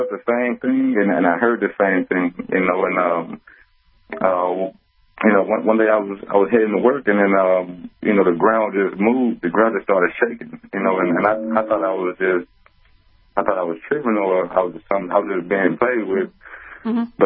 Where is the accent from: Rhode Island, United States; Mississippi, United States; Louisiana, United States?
Mississippi, United States; now in Milwaukee, United States; I really can't tell because I'm from Mississippi.